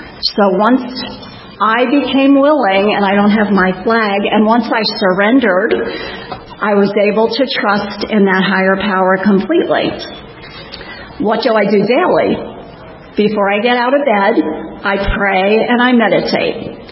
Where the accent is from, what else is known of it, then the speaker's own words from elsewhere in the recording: New Jersey, United States; I'm from Central Jersey